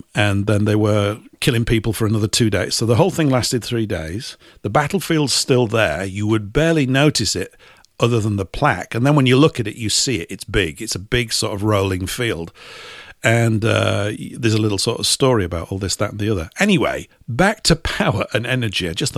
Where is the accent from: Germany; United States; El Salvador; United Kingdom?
United Kingdom; Leeds, Yorkshire and the Humber; something that came from my hometown, I think from Leeds